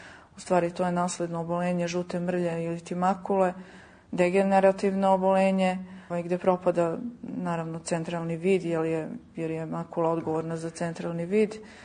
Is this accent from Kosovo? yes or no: yes; Gjakova, Gjakova District, Kosovo; born there; rođena sam u Đakovici na Kosovu